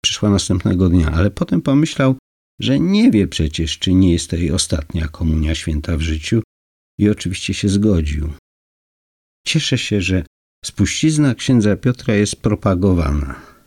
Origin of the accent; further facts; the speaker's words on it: Subcarpathian Voivodeship, Poland; now in Warsaw, Poland; Pochodzę z Podkarpacia, na co dzień mieszkam w Warszawie